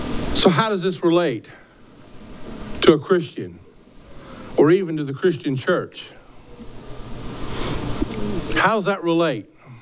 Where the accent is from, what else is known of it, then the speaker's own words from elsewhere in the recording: United States; I remember even being an American, of course, when I would join the military